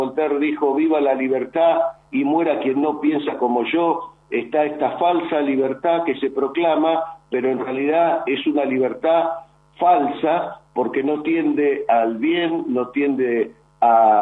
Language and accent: Spanish; Argentina; soy un argentino que va a defender la verdad y la Constitución Nacional